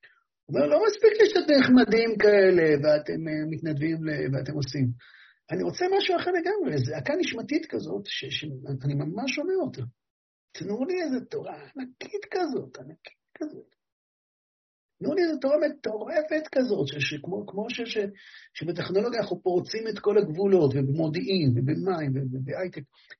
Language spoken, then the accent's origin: Hebrew; Hebron, Hebron Governorate, Palestine; אז אמרתי לו, אבל אני, כמו כל הרבנים, מה אתה חושב? אני מחברון.